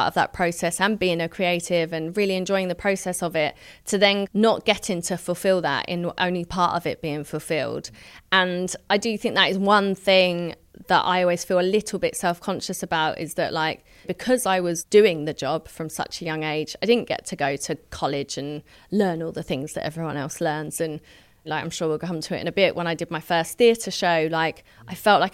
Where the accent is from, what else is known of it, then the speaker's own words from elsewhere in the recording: United Kingdom; we're British. We don't do that.